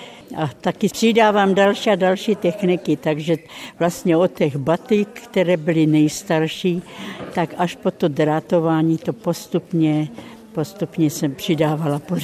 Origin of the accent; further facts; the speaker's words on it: Nový Jičín, Moravian-Silesian Region, Czechia; also born or lived in Ostrava; já jsem se narodila v Ostravě. Potom jsme se nastěhovali do Nového Jičína.